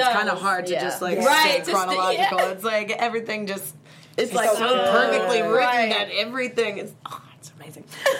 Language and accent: English; the South, United States; That's I'm from the South.